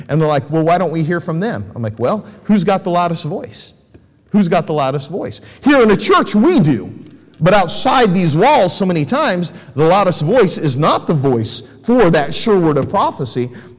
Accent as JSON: {"language": "English", "country": "United States", "said": "I must stand for those things because I'm an American."}